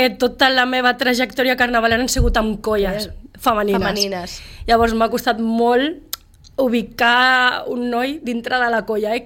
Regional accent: Barcelona, Catalonia, Spain; per mi és un orgull perquè al final sóc del Poble Sec

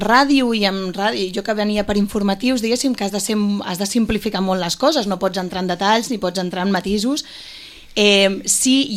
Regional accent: Puigcerdà, Catalonia, Spain; jo tinc sort que quan dius que ets de Puigcerdà, la gent fa un ombre, perquè queda una mica així com exòtic.

